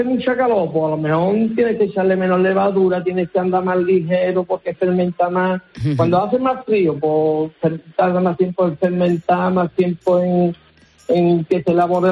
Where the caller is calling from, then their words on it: El Bosque, Andalusia, Spain; nos llamo de un pueblo de la provincia de Cádiz, que se llama El Bosque.